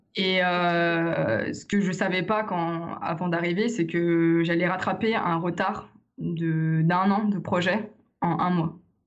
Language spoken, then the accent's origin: French; Lyon, Auvergne-Rhône-Alpes, France; J'ai appris qu'il y avait une école en plus à Lyon, alors que moi je suis de Lyon et je n'étais même pas au courant.